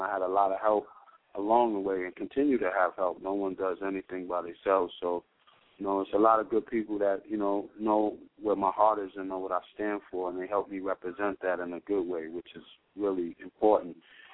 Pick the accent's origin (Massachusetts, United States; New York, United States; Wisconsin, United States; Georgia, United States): New York, United States; Bronx; I'm from the Bronx.